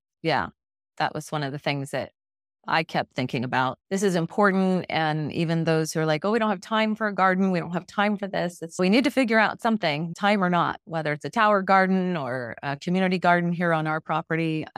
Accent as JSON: {"language": "English", "town": "Flagstaff", "region": "Arizona", "country": "United States", "tie": "born or raised there", "said": "one of my favorite trees growing up in Arizona, Flagstaff up there. I remember those aspen trees, loved them."}